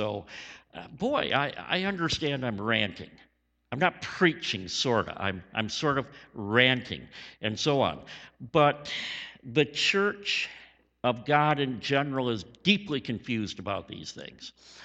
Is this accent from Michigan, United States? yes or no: yes; Flint, Michigan, United States; It was either I was born with it or it was because I was raised in Flint, Michigan.